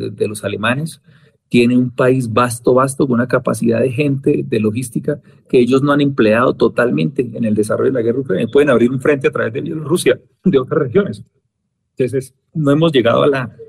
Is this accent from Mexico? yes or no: no; Santander, Colombia; Aquí en Colombia, yo soy santandereano